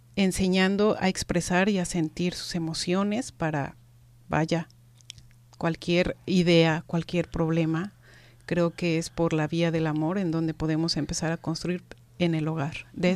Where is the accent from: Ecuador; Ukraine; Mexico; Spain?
Mexico; Jalisco 243, en Baja California 222, en Chihuahua 213, y bueno, esos son los datos más abrumadores en mi país.